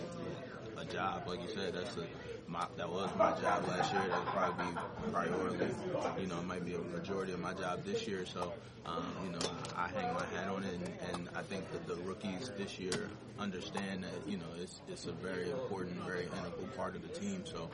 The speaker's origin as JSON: {"language": "English", "town": "Baltimore", "region": "Maryland", "country": "United States", "tie": "born or raised there", "said": "Baltimore is my hometown. That's the first team I ever played for."}